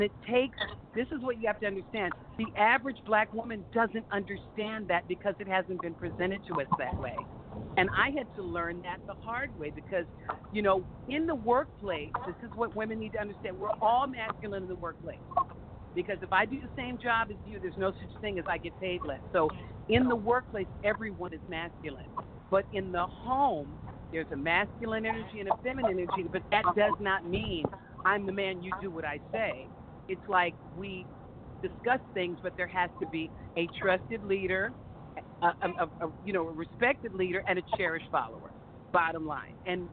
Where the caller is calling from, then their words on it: Los Angeles, California, United States; calling from Los Angeles.